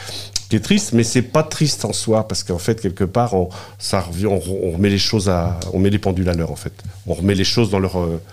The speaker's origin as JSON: {"language": "French", "town": "Vieil-Baugé", "region": "Pays de la Loire", "country": "France", "tie": "born there", "also_born_or_lived": "Paris region", "said": "je suis né à Vieille-Baugé, donc c'est dans le Maine-et-Loire, c'est un petit village. J'ai vécu 30 ans en région parisienne, et je suis revenu parce que j'ai été muté ici au Lude, et en fait, je suis revenu par ici parce qu'en fait, j'adore mes racines."}